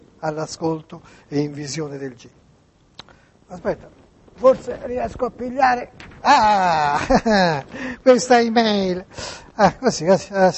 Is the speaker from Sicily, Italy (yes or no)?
no; Tuscany, Italy; ormai il sondazzo nasce perché sono toscano, perché sono burlone, perché io sia sempre una persona serissima, che pensa a cose serie e anche basilari, importanti, profonde. Però c'è in noi toscani, c'è questa voglia di pigliare per il culo, che ragazzi.